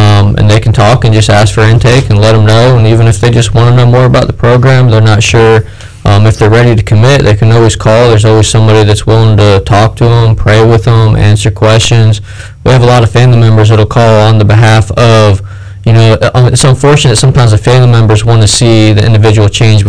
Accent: Jupiter, Florida, United States; I'm from Jupiter, so I wasn't used to seeing all the cows.

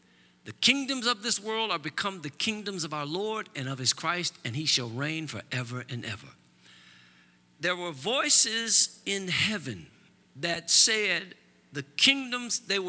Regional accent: Midwest, United States; I went to school in the Northeast. I went to school in the Southwest. I've been to the Northwest. I'm from the Midwest. Been in the South, and now in the Southeast.

